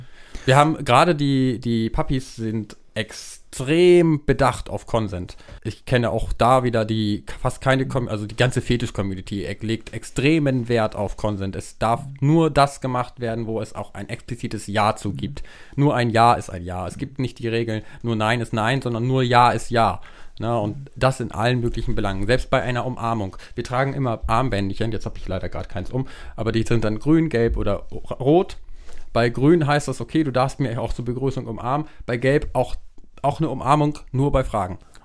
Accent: Leer, Lower Saxony, Germany; Weil es meine Heimatstadt ist

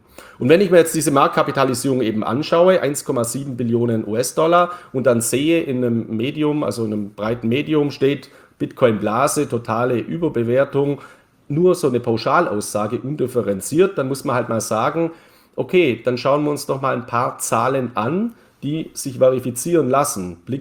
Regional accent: Neu-Ulm, Bavaria, Germany; Also ich komme aus Neu-Ulm

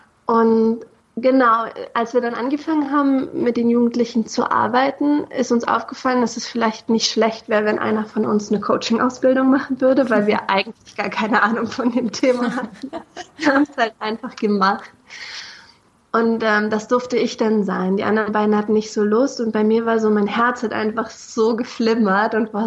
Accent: Berlin, Germany; also born or lived in Anklam; Ich komme aus Anklam, aus Mecklenburg-Vorpommern. Da bin ich geboren und bin dann in Berlin-Hellersdorf aufgewachsen.

